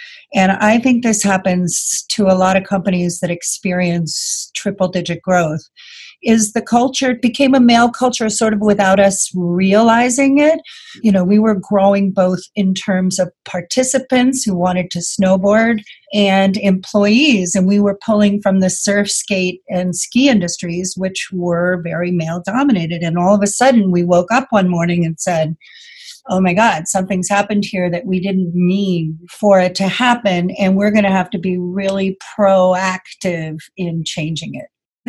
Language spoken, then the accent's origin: English; United States; now in Vermont, United States; And I grew up outside of New York City, and I think I was looking for something different. So I ended up moving to Vermont